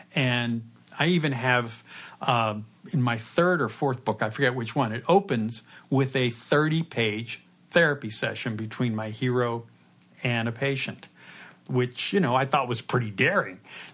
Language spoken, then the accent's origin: English; Pittsburgh, Pennsylvania, United States; Writing about how Pittsburgh has changed since I was a kid.